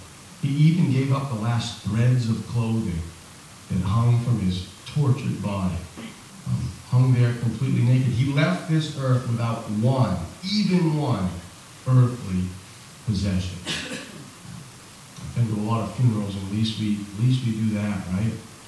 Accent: United States; I'm an American. Property has a lot to do with our life here

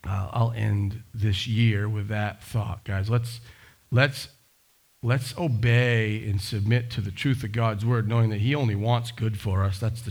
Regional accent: Maine, United States; I grew up in Maine, and didn't look like that, actually.

